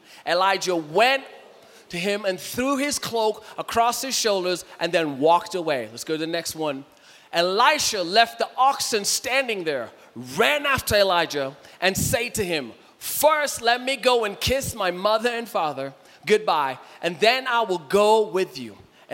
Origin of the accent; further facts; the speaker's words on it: Kenya; accent: Kenyan; maybe she doesn't understand my Kenyan accent.